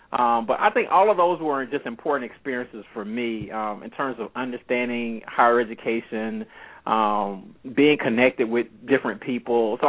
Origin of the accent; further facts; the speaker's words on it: Atlanta, Georgia, United States; I grew up in Atlanta. So I went to schools that were 98% black, you know, all the way through.